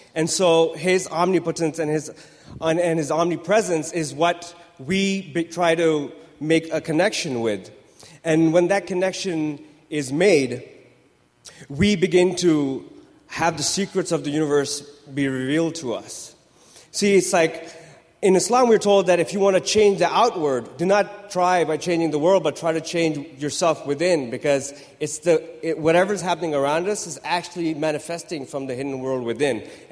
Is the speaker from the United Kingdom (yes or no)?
no; Dubai, United Arab Emirates; You see, I grew up in Dubai in the 80s and the 90s.